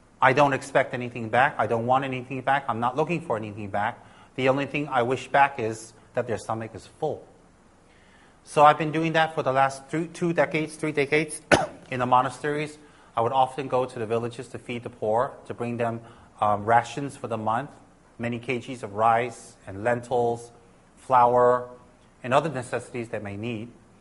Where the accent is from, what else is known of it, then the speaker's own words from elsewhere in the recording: New Jersey, United States; even when I was very young, growing up in New Jersey.